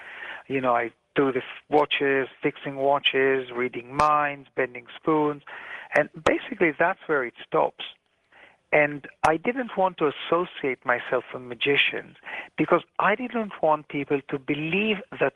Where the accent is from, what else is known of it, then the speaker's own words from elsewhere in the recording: Tel Aviv, Tel Aviv District, Israel; I'm an Israeli. I was born in Tel Aviv, and it was the best country to produce such a show.